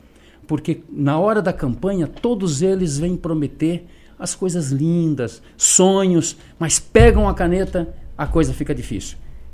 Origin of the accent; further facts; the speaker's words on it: Santana, Brazil; born there; eu tenho 30 anos de vida pública, eu tenho uma história dentro de Uruçanga, eu nasci em Santana.